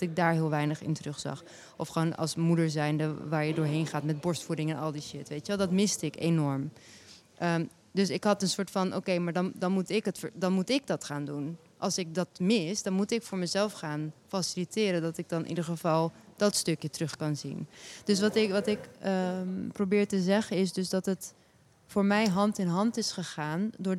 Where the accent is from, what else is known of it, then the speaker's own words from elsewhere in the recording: Turkey; Ik ben een Turkse vrouw met een Alevi achtergrond.